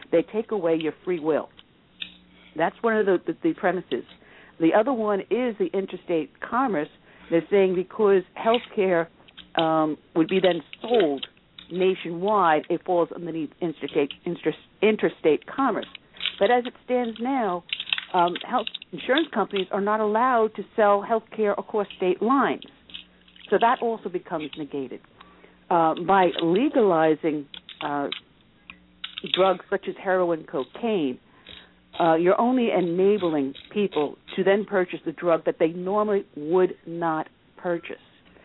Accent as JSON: {"language": "English", "country": "United States", "said": "I would say I'm an American first, I'm a conservative, and I'm a female."}